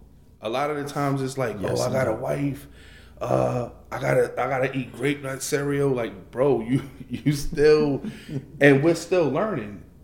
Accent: Bronx, New York, United States; growing up in the Bronx compared to here, we don't listen

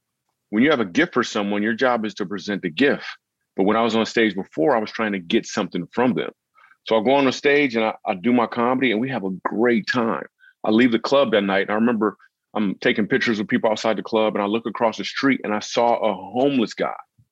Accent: Grand Rapids, Michigan, United States; So I grew up in Grand Rapids, Michigan

